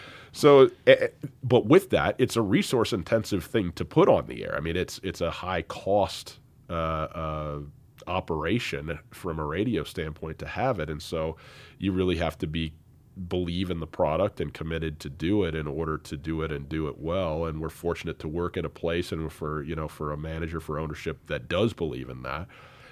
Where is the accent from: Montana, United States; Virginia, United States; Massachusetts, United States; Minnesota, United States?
Montana, United States; Missoula; I mean, to do this work in my hometown and really with culture to break ground. I mean, there's never been a local sports talk radio show as such in Missoula or anywhere in Montana.